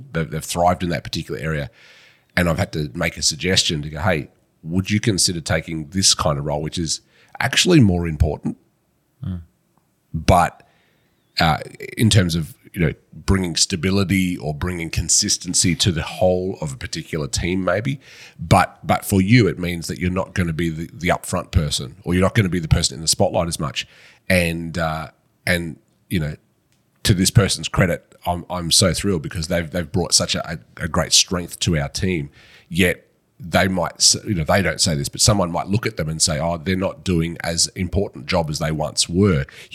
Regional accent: Australia; I'm very Australian

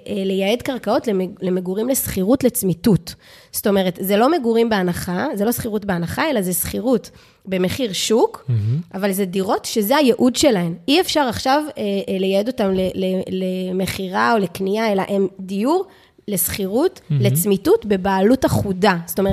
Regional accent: Tel Aviv, Tel Aviv District, Israel; תראו, אני גדלתי בתל אביב

